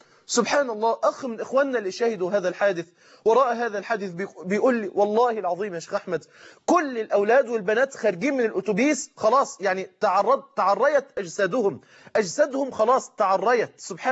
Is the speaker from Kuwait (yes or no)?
no; Egypt; قلت له أنا من مصر.